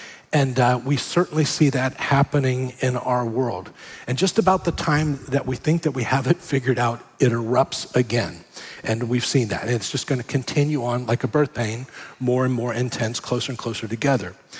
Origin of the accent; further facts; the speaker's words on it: Miami, Florida, United States; growing up, I grew up here in Florida, in Miami, I had never seen a tsunami.